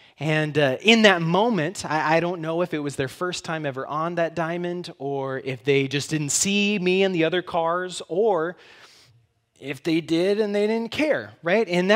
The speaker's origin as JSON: {"language": "English", "region": "South Dakota", "country": "United States", "tie": "born or raised there", "said": "Now, growing up in the Black Hills, I am the type of person who loves to go hiking."}